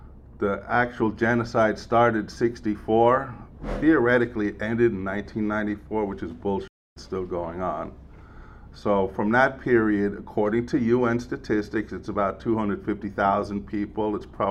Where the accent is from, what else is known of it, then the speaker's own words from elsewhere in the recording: Queens, New York, United States; I was raised in Queens, half Jewish, half German, so I hate myself.